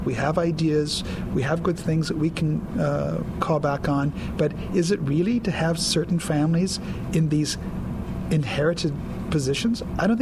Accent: Mason City, Iowa, United States; I come from Mason City, and when my mother just got out of high school in the 50s, she worked at Decker's

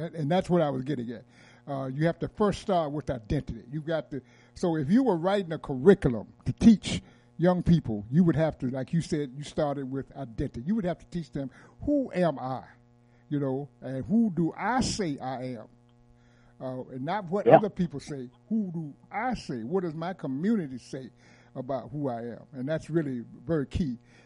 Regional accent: Durham, North Carolina, United States; Right in my hometown where I was born, Durham, North Carolina, the major newspaper was called the Carolina Times

